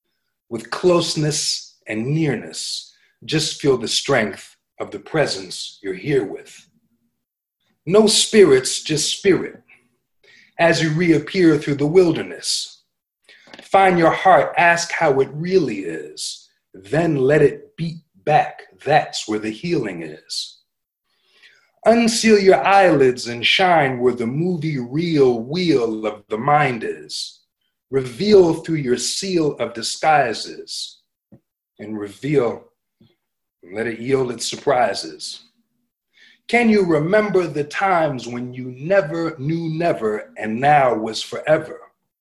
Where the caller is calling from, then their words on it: Philadelphia, Pennsylvania, United States; I'm coming from Philadelphia, PA, in the U.S., so I guess that's one nice thing about everything going virtual